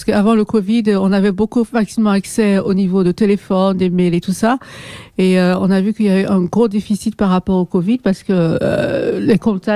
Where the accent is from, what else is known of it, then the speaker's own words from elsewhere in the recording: Molenbeek, Brussels-Capital Region, Belgium; moi, je suis de Molenbeek au Kölbeek.